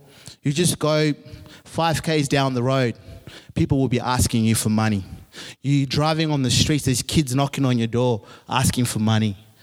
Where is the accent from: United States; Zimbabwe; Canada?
Zimbabwe; moved away as an adult; I'm from Zimbabwe, Southern Africa. I only moved over from Zimbabwe when I was 18, 19, coming over for uni. Grew up in a culture where if you don't have money, you're not going to get very far.